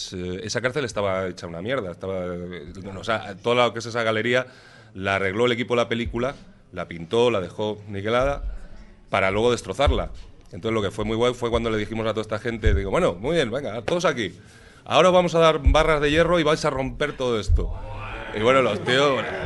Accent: Madrid, Community of Madrid, Spain; pues yo soy de aquí, soy de Madrid

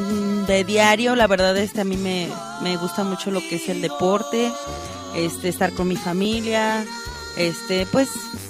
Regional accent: Irapuato, Guanajuato, Mexico; born there; yo soy nacida aquí en la ciudad de Irapuato, Guanajuato. Ajá. Nací un 13 de abril

